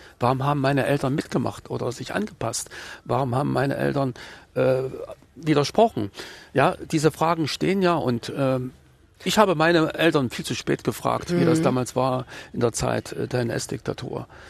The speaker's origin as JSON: {"language": "German", "town": "Jena", "region": "Thuringia", "country": "Germany", "tie": "born or raised there", "said": "Und deswegen wollte ich auch mal da bleiben. Ich meine, wenn ich mich erinnere, das waren eine tolle Zeiten, als ich da mit meiner Clique über die Jenaer Berge gezogen bin."}